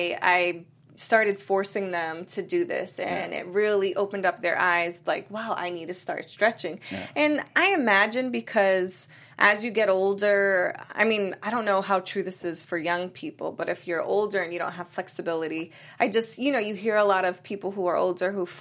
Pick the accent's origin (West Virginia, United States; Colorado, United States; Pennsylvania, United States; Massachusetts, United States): Massachusetts, United States; moved away; So, I'm from Massachusetts, and they don't tax anything, really, in Massachusetts, especially not feminine hygiene products. So, when I moved to California, that was the first thing I noticed.